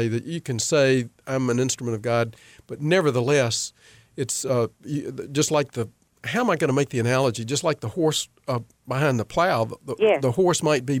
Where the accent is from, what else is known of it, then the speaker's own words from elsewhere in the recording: North Carolina, United States; You know, growing up in North Carolina, being a part of North Carolina, choosing North Carolina